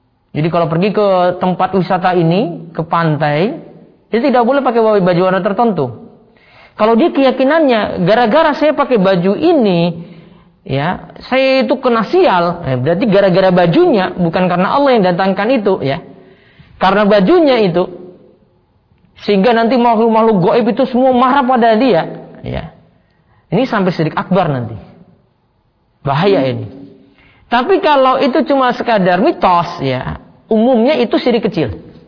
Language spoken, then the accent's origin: Indonesian; Papua, Indonesia; Kalau dulu itu saya sampai kalau waktu kecil saya kan di Papua